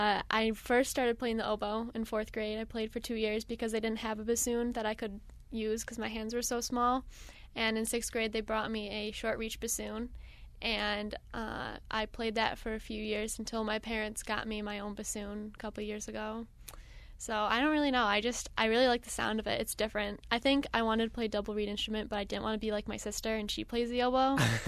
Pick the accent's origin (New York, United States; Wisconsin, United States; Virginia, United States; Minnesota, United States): New York, United States; Rochester; We've rehearsed three times now. We're all from Rochester.